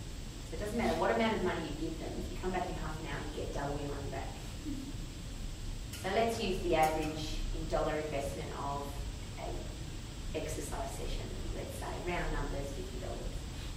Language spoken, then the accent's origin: English; Australia; Obviously, I'm from Australia.